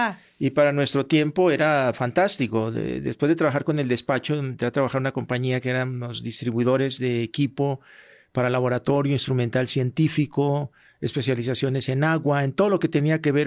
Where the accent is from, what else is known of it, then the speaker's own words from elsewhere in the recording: Colombia; moved away as an adult; now in Mexico; Aunque yo nací en Colombia hace 72 años, tengo 46, voy a cumplir 47 años de vivir en este bello país que me acogió